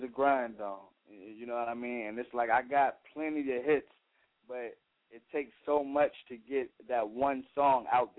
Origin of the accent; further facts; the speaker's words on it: Virginia, United States; I'm from Virginia, so, like, the only people that really I had to, you know, look at was like